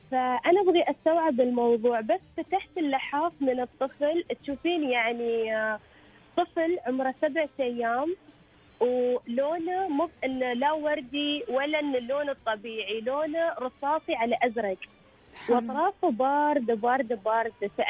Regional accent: United Arab Emirates; كنا نحن بنت إماراتية

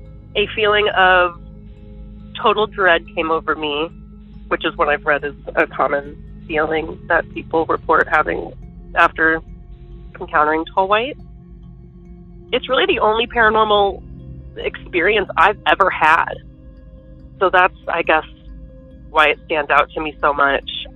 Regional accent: Illinois, United States; I am from Central Illinois.

